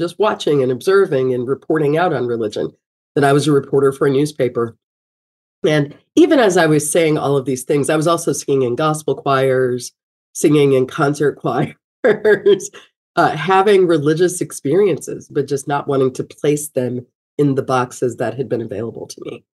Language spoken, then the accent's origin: English; Kentucky, United States; I remember growing up in Kentucky and, you know, like having like these moments, like transcendent moments, walking in my grandmother's yard